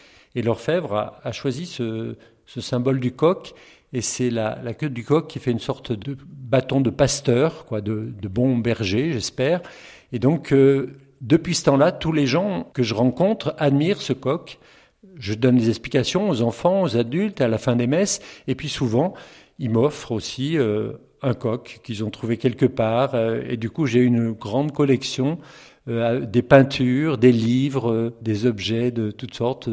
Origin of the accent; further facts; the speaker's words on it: Tournon, Auvergne-Rhône-Alpes, France; born there; je suis né tout simplement à Tournon, sous la tour de la Vierge. Là, il y avait l'hôpital à l'époque, voilà. Donc je suis né à Tournon et j'ai été baptisé le 18 mars, exactement, à Mauves, dans le village de ma grand-mère